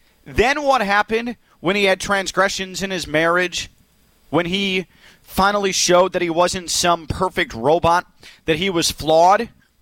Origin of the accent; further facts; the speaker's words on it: Chicago, Illinois, United States; And me, growing up in the Chicago area, being a diehard Michael Jordan fan through and through